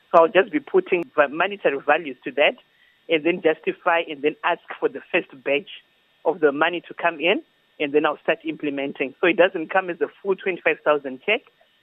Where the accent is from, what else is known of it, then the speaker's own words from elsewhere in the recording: Harare, Zimbabwe; I'm from Harare, Zimbabwe.